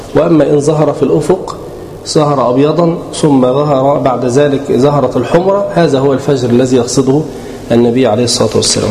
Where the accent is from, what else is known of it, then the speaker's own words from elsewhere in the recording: Egypt; حتى عندنا في مصر يضربوا مدفع الايه الإمساك